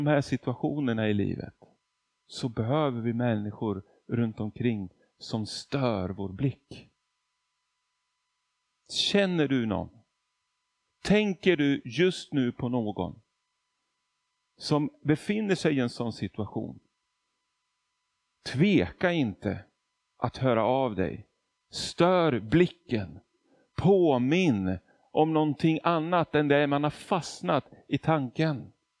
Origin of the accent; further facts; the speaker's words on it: Argentina; first language Spanish; Swedish is a second language; now in Sweden; Jag är ju född och uppvuxen i Argentina, så spanska.